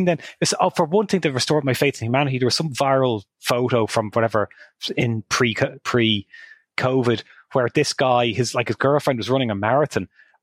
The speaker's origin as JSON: {"language": "English", "town": "Hamilton", "region": "Ontario", "country": "Canada", "said": "I'll say, oh, Hamilton, Ontario."}